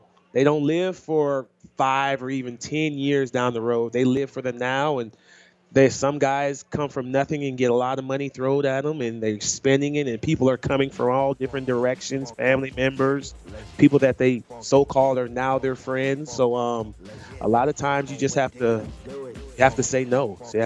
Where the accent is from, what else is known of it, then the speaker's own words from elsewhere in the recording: Midwest, United States; because I'm from the Midwest. I had no idea what was going on.